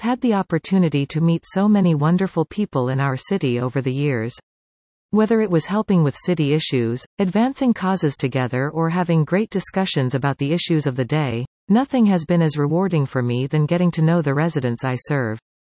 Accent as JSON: {"language": "English", "town": "Sudbury", "region": "Ontario", "country": "Canada", "tie": "born or raised there", "said": "I was born and raised in Sudbury. I live, work and own property in Ward 10."}